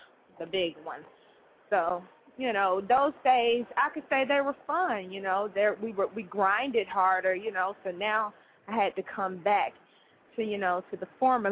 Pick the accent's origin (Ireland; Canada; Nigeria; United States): Nigeria; because, you know, I am Nigerian, so they embracing me all the way.